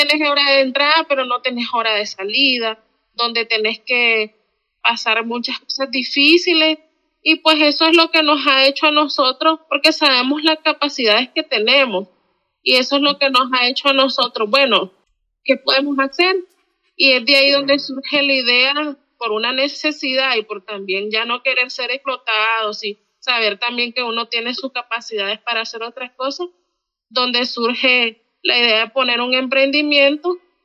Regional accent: Managua, Nicaragua; moved away as an adult; Yo soy de Managua y pues a partir del 2018 empezó la persecución, pues a partir de abril, y me tocó exiliarme para en septiembre del 2018, y ya tengo prácticamente 5 años

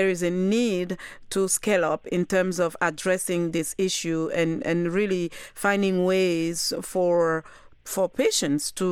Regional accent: Côte d’Ivoire; in some places in Africa, I am from Ivory Coast, and some of the recipes are very, very spicy.

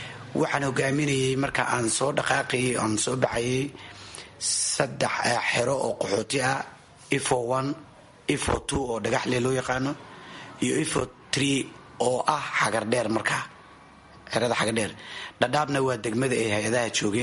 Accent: Mogadishu, Banaadir, Somalia; born there; moved away; Muqdisho ayaan ku dhashay, waan ka qaxay.

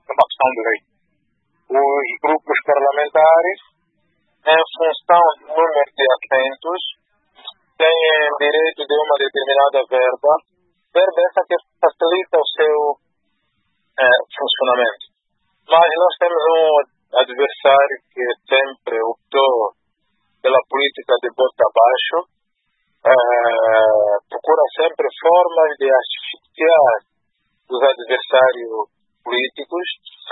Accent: Angola; Eu acho que nós devíamos ser, enquanto angolanos, devíamos ser diferentes

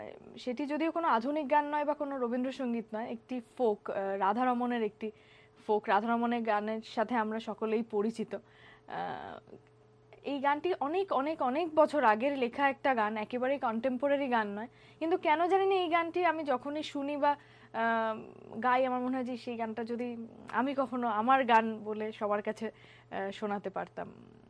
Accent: India; আমি ইন্ডিয়ান একজন মানে ইয়াং শিল্পীদের মধ্যে একজন

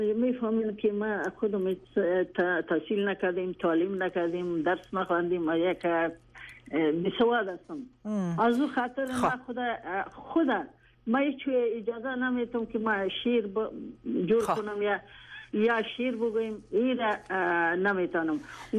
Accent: Kabul, Afghanistan; also born or lived in Bazarak / Nangarhar; now in Canada; اصلي زه په بازارک کې پیدا شوم. پیدایښت زه مې په بازارک خیوه او شګه چې ورته وایي زه هلته وړه پیدا شوم او ژوند مې ټول په کابل کې تیر شوی.

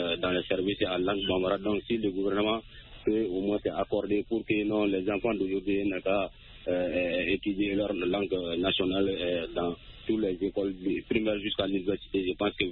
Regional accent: Soninkéni, Mali; Oui, effectivement, toujours dans mon village natal à Soninkéni.

